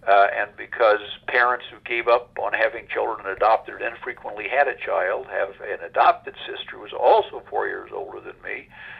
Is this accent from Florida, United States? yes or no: no; Champaign, Illinois, United States; I suppose I found myself growing up in Champaign as a free thinker